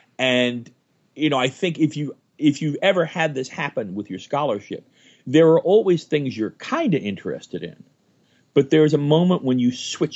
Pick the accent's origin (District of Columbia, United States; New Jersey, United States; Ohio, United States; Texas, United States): New Jersey, United States; Jersey City; The short answer is I grew up in New Jersey in the 1970s.